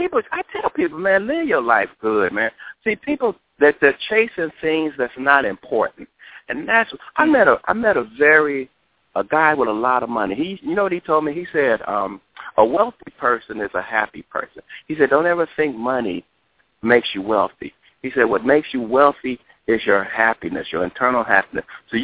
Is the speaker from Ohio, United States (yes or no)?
yes; Cleveland, Ohio, United States; We're both from Cleveland, best friends.